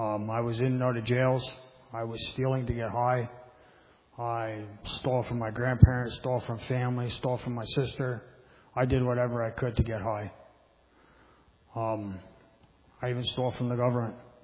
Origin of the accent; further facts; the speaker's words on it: London, Ontario, Canada; also born or lived in St. Catharines, Canada; I'm 44 years old. I come from St. Catharines, Ontario. I was born and raised in London.